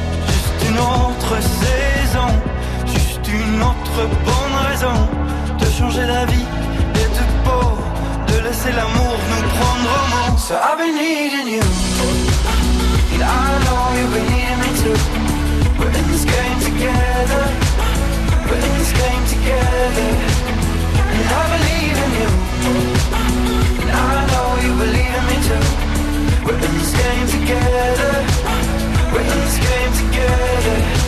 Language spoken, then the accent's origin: French; Oran, Oran Province, Algeria; born there; Non, je suis né à Oran, en Algérie.